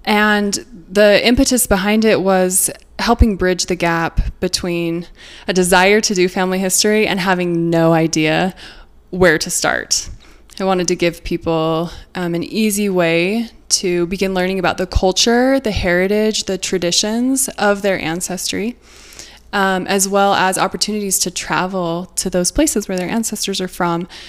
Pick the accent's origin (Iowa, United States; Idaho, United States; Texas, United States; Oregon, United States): Idaho, United States; Boise; I grew up in Boise, Idaho. Love Boise. It will always be home to me. It was farmlands and cows when I lived there.